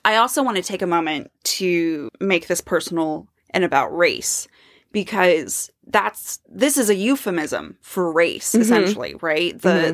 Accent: China; All I say is, well, I grew up in China.

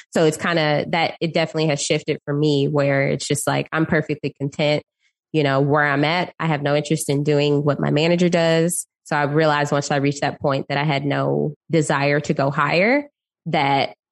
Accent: Dallas, Texas, United States; now in Houston, United States; No, I'm originally from Dallas. So born and raised in Dallas. And then went to Austin for college and then came to Houston.

